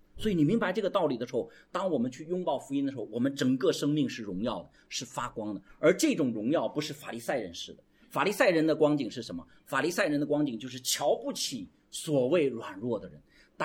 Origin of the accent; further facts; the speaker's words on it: China; 所以我们中国人其实有些所谓的成语是